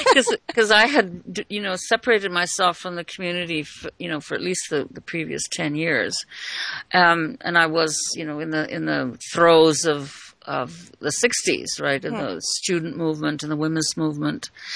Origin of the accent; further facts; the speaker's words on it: Edmonton, Alberta, Canada; I wasn't from Two Hills. I grew up in Edmonton. I was born, grew up in Edmonton.